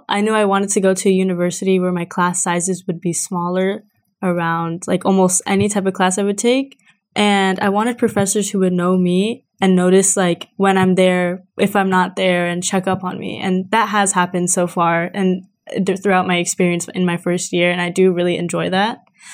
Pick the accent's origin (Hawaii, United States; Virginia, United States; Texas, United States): Virginia, United States; Springfield; I'm from Springfield, Virginia, and I'm majoring in business analytics.